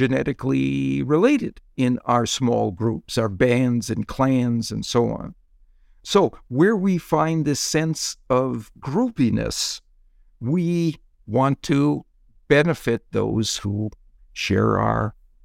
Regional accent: Wisconsin, United States; I grew up in Wisconsin

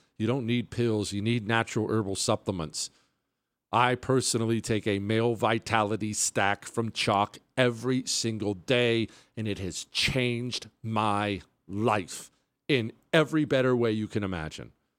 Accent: United States; I'm an American.

